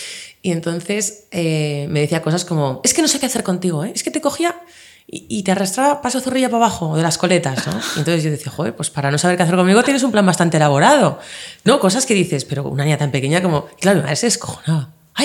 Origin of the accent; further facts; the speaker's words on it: Valladolid, Castile and León, Spain; born there; No, no, nací en Valladolid.